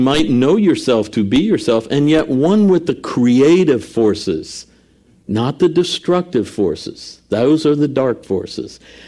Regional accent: New Jersey, United States; born there; You know, I was born in New Jersey, so … began in New Jersey.

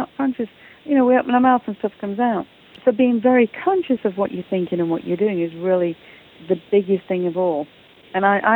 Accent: England, United Kingdom; also born or lived in South Africa / Italy / Portugal; now in Canada; I was brought up in England, as you can hear by my accent, and I lived in South Africa, lived in Italy, lived in Portugal, finally ended up here in Canada.

